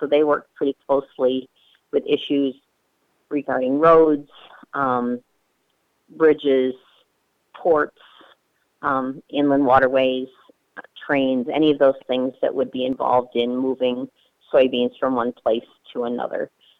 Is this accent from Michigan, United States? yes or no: yes; Michigan, United States; I'm a farmer from Lenawee County.